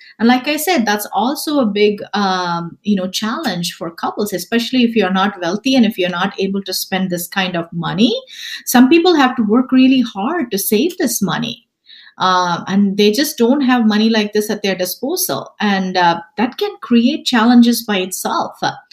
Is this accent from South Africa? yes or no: no; India; I'm actually originally from India, and the cultural aspect too, the cultural barrier.